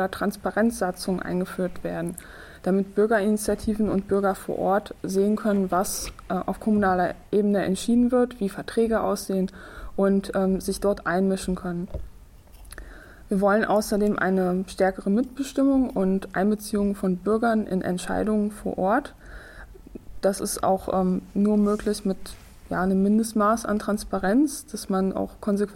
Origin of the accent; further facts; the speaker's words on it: Lower Saxony, Germany; Ich komme aus Niedersachsen